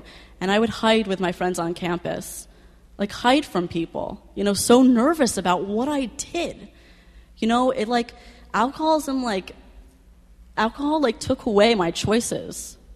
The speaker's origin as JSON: {"language": "English", "town": "New York City", "region": "New York", "country": "United States", "tie": "born or raised there", "said": "I grew up in New York City. I come from a wonderful family."}